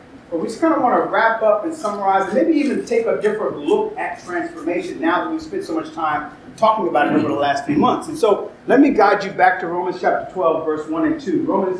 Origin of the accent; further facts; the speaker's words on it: the South, United States; I'm from the South, and you've probably heard this, but whenever someone says God is good, someone will reply, all the time.